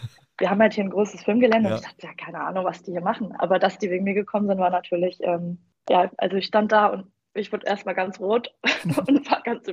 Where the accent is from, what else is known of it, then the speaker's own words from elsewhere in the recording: Ludwigsfelde, Brandenburg, Germany; bin jetzt 27 Jahre alt, bin Auszubildende im dritten Lehrjahr Anlagenmechanikerin. Ich komme aus der Nähe von Berlin, aus dem schönen Land Brandenburg, genau Ludwigsfelde.